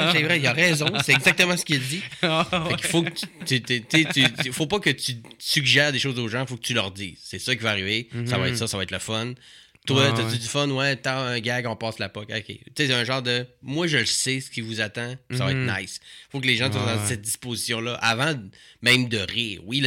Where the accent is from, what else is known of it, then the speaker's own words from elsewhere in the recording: Quebec, Canada; parce que je viens du Saguenay.